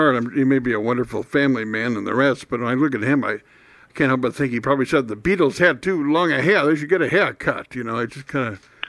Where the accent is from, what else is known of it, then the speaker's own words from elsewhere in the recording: Indiana, United States; But because I grew up in Indiana back in the day when they would run full-page ads in Indianapolis Star